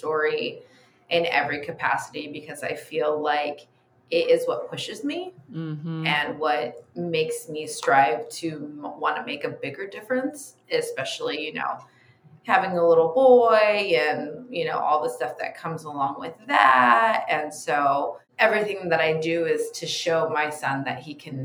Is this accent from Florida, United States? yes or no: no; Los Angeles, California, United States; now in New York, United States; well, I'm originally in Los Angeles, but right now I am in Soho, New York.